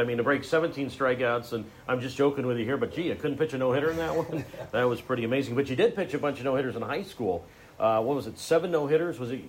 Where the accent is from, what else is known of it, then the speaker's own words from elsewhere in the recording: Texas, United States; So growing up in East Texas, we know that's football country.